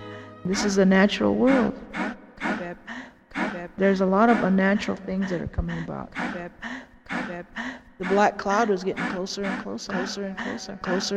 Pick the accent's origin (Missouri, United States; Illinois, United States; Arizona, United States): Arizona, United States; I'm from the Kaibab Paiute Reservation. I'm a member of the tribe.